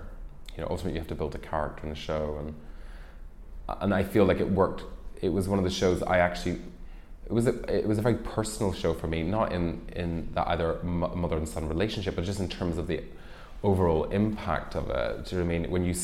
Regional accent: Ireland; I'm originally Irish, and I grew up there.

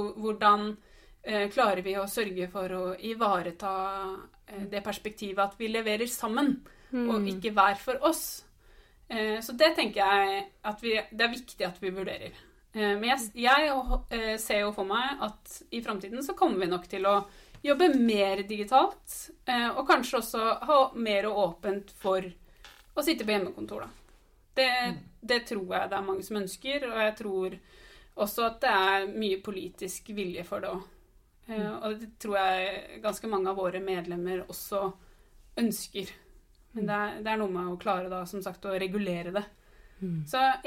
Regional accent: Nittedal, Akershus, Norway; Møbelloven, som det heter I Nittedal, der jeg kommer fra.

